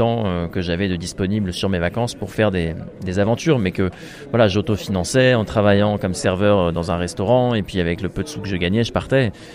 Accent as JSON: {"language": "French", "town": "Rouen", "region": "Normandy", "country": "France", "tie": "born or raised there", "said": "qui lui était parti de Rouen, qui est ma ville natale en Normandie"}